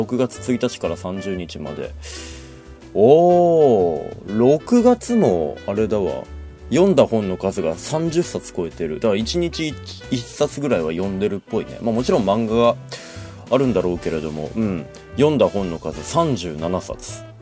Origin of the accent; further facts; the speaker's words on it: Sapporo, Hokkaido, Japan; まあ道民とか言いながらこう札幌生まれ札幌育ちであんまりこう農業に関心がないやつだと